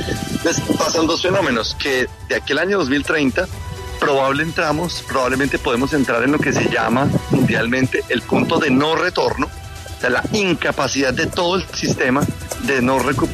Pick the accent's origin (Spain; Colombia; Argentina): Colombia; nosotros como sociedad colombiana y como Estado